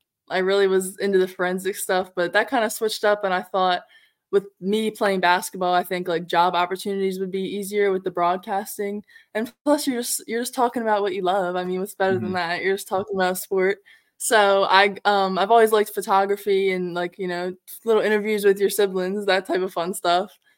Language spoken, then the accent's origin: English; Baltimore, Maryland, United States; When I was younger, I was being from Baltimore, huge Maryland fan.